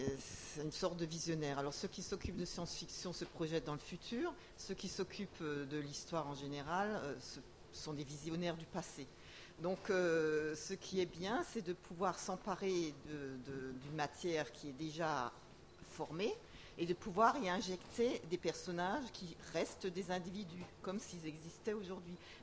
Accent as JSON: {"language": "French", "region": "Grand Est", "country": "France", "tie": "born there", "said": "parce que je suis née en Alsace"}